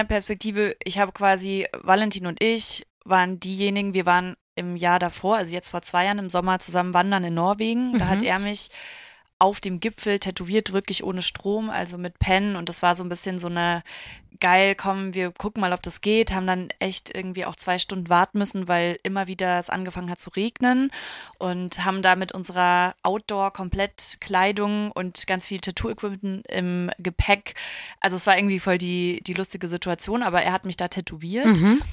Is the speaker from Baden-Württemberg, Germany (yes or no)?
no; Munich, Bavaria, Germany; now in Berlin, Germany; Und ich bin ja in München aufgewachsen. Ich liebe die Berge. Das ist quasi in meinem Blut drin. Und das vermisse ich in Berlin sehr.